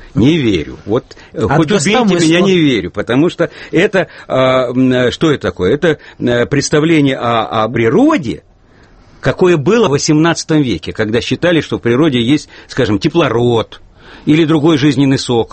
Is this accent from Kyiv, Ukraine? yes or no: yes; Kyiv, Ukraine; Я родом из Киева. У меня там могилы предков. Да и сейчас родственники живут.